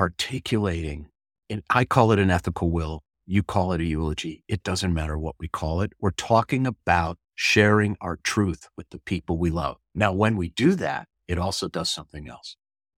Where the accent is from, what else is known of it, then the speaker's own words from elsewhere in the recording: St. Louis Park, Minnesota, United States; born there; So the fact that I was born in St. Louis Park, Minnesota on June 3rd in 1960, that's a fact.